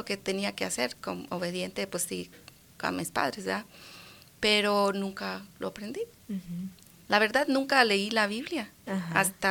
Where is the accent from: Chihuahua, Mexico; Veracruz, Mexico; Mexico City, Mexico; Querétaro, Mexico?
Chihuahua, Mexico; now in United States; Yo soy de la ciudad de Chihuahua, Chihuahua.